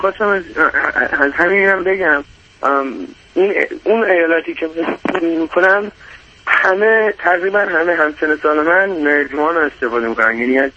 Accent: United States; also born or lived in Iran; تقریبا 18 سال، یعنی اینجا بزرگ شدم ولی تو ایران به دنیا آمدم.

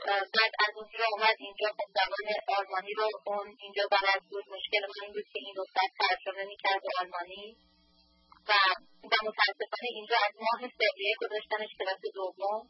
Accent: Iran; now in United States; حدود 7 سالی که از ایران رو بیرون اومدم و حدود 8 سالی اینجا هستم.

